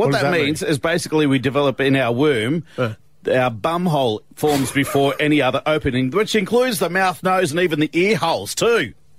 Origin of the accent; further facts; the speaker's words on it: Australia; as a child growing up in Australia